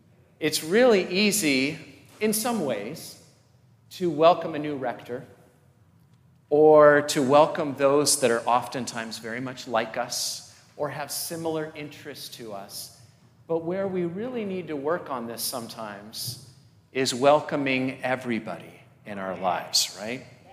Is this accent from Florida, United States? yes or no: no; Seattle, Washington, United States; I was from the Seattle area, and I was pretty poor.